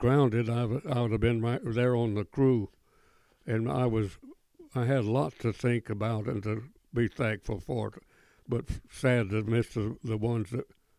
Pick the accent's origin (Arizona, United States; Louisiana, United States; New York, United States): Arizona, United States; Casa Grande; my hometown in Casa Grande. We grew up in that little 1,100 people in that little cotton town in Arizona.